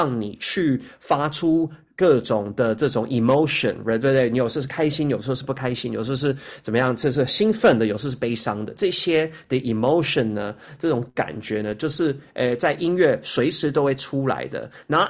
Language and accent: Chinese; Australia; moved away; also born or lived in United States; 我从小我在澳大利亚长大，我在这边学习音乐的，我去了美国，再去 Curtis 的音乐学院，